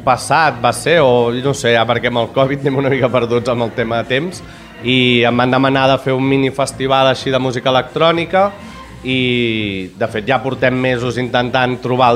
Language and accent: Catalan; Sabadell, Catalonia, Spain; Jo, doncs de l'any 85, bueno, doncs soc de Sabadell de tota la vida